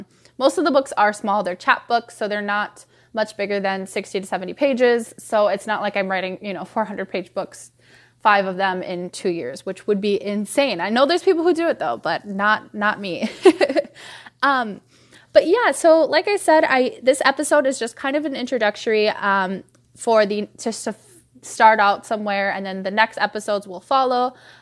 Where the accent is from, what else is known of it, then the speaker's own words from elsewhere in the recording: Minnesota, United States; I am from Minnesota, which if you are listening and you don't live in the United States, this is a northern state in the United States.